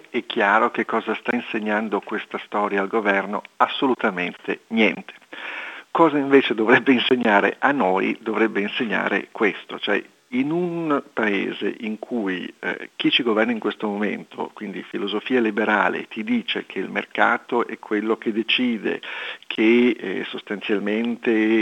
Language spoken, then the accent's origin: Italian; Liguria, Italy; individualmente da ligure dico evviva